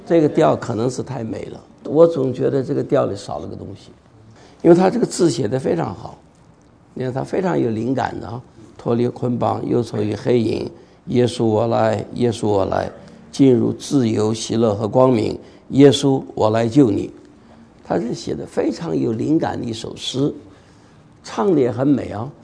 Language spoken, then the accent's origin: Chinese; China; 还好我们是中国人，我们本身就慢半拍的